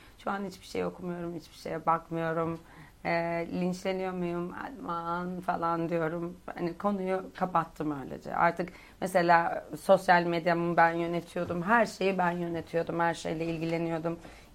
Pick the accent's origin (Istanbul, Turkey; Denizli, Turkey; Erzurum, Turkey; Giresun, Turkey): Denizli, Turkey; also born or lived in Kayseri; ve 5 yaşına kadar Kayseri'deydim. Ondan sonra Denizli'ye taşındık. Yani artık bir taraf Kayseri, bir taraf Denizli gibi oldu. Daha çok Denizli'de büyüdüm, yani orada yaşıyoruz.